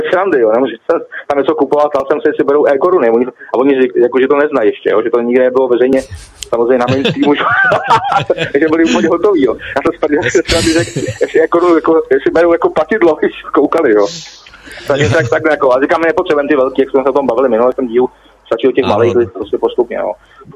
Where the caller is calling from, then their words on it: Prague, Czechia; Já jsem tady z Prahy 9